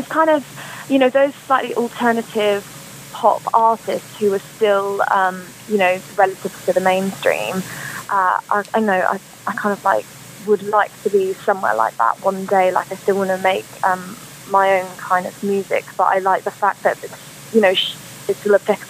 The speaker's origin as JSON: {"language": "English", "region": "London", "country": "United Kingdom", "tie": "born or raised there", "lives_now": "Woodbridge, United Kingdom", "said": "I'm a singer-songwriter. I grew up in London and moved to Woodbridge in Suffolk about 3 years ago now."}